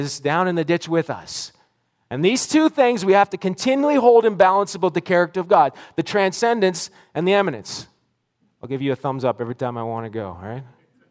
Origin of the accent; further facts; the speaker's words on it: Nova Scotia, Canada; I grew up in Nova Scotia. And not far from this little zoo that was down the road from me called Oaklawn Farm Zoo.